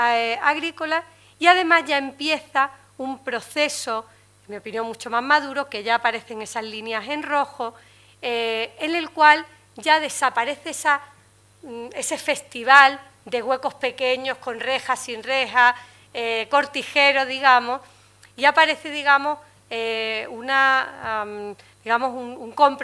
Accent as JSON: {"language": "Spanish", "country": "Spain", "said": "nosotros como arquitectos españoles vemos realmente todo esa forma del oficio"}